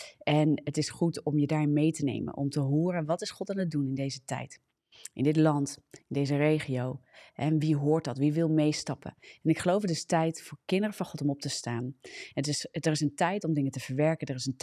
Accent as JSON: {"language": "Dutch", "country": "Netherlands", "said": "Moeten we ook leren als Hollanders. Ja, we hebben geen tijd voor rouw in dit land."}